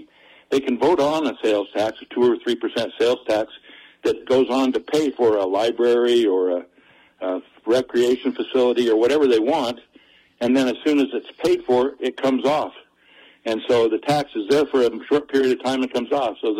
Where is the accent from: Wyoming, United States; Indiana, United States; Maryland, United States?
Wyoming, United States; now in Montana, United States; I grew up in Wyoming, but I've lived in Montana for many years